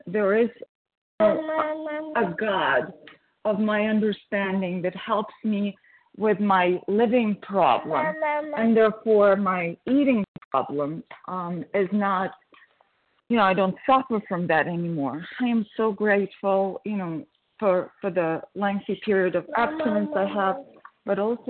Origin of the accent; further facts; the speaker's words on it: Connecticut, United States; Connecticut, sorry.